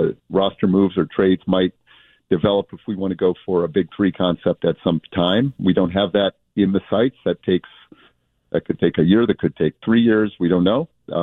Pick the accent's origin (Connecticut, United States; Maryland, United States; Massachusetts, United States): Massachusetts, United States; Boston; I'm born and raised in Boston.